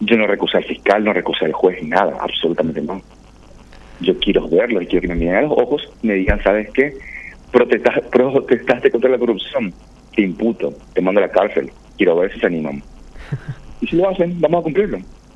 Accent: Paraguay; como ciudadano paraguayo

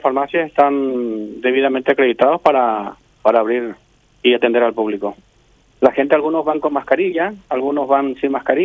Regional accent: Asunción, Paraguay; now in Spain; soy de Barrio Obrero, oriundo de Barrio Obrero. He trabajado en el Canal 13 como camarógrafo, estuve mucho tiempo ahí. Estoy aquí en España hace 16 años.

